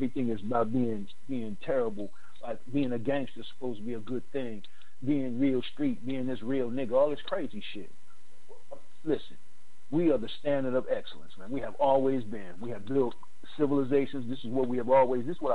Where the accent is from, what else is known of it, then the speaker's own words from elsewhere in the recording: Brooklyn, New York, United States; I come from Brooklyn. I went to Frankie K. Lane High School in Jamaica, Queens.